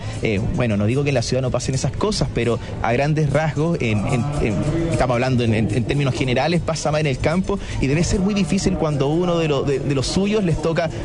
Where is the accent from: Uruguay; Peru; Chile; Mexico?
Chile; Quintero, Valparaíso; yo vengo de Quintero, que es cerca de Viña del Mar